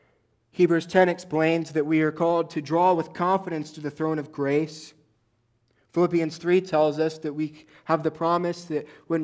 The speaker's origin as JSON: {"language": "English", "region": "Indiana", "country": "United States", "also_born_or_lived": "Los Angeles", "said": "when I lived out in Los Angeles, my friends and I were driving home from a dinner, and I'm from Indiana."}